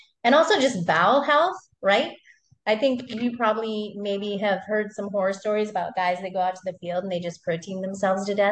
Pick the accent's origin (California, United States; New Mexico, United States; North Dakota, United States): North Dakota, United States; so I grew up in North Dakota and my dad was a big hunter and my uncles and all of that stuff.